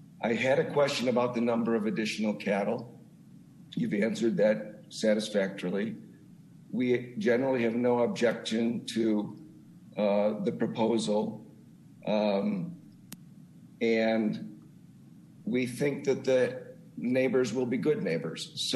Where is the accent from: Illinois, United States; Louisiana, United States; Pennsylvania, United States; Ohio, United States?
Illinois, United States; in my hometown of suburban Illinois, I served on the Plan Commission for over 6 years.